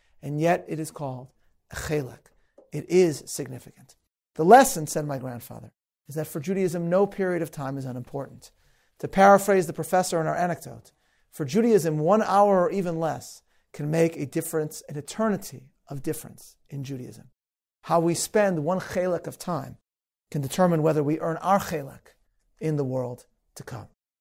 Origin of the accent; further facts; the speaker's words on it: Chicago, Illinois, United States; some of you may know that I'm from Chicago. I was raised in Chicago.